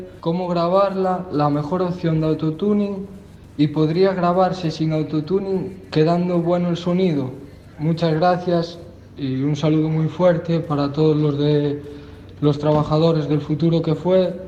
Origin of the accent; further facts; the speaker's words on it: Ourense, Galicia, Spain; soy de Galicia, en concreto de Orense